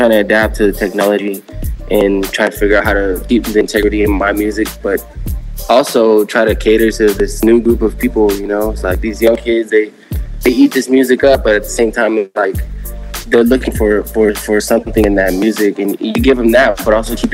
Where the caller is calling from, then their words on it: Oceanside, California, United States; We're reporting live from Oceanside, California, the home of the Lolos.